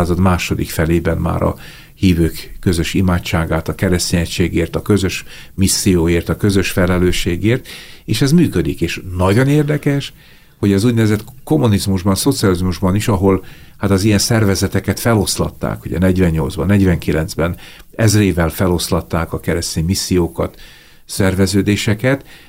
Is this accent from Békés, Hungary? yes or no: yes; Békéscsaba, Békés, Hungary; hát én Békés Csabán nőttem föl